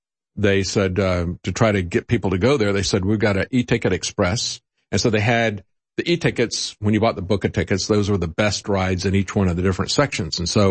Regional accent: Florida, United States; also born or lived in North Carolina; now in Austin, United States; even here in Austin, of what I used to, what I grew up with in Florida and elsewhere in North Carolina.

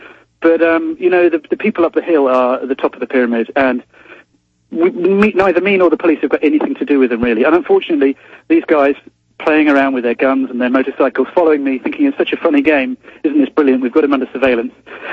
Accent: England, United Kingdom; obviously, as an English guy, middle class, well brought up by my middle class parents.

